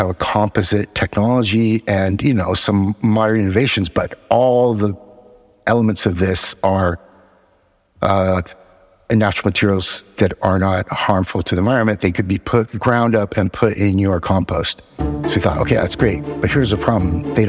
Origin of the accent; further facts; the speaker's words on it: Los Angeles, California, United States; you can hear by my accent, I'm not from around here. I come from Los Angeles, which is an industrial city, I've come to realize